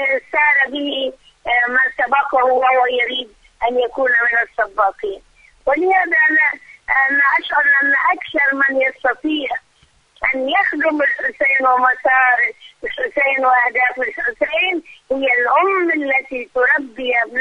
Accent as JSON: {"language": "Arabic", "country": "Lebanon", "said": "ولذا ترين عندنا في لبنان الطفل الصغير يبكي إلى أمه"}